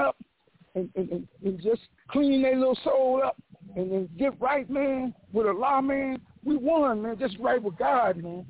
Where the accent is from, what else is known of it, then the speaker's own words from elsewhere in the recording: Watts, California, United States; You know, I come from there, man. I come from Watts